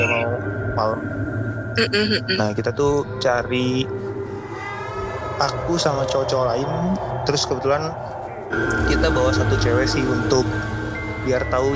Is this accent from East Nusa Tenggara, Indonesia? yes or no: no; West Java, Indonesia; Kan kebetulan aku tuh orang Sunda